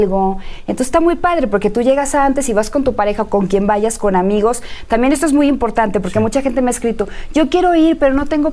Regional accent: Guadalajara, Jalisco, Mexico; soy de Guadalajara

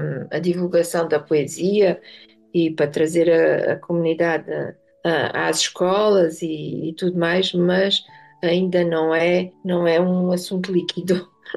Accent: Alentejo, Portugal; Sou alentejana, mas sou uma alentejana.

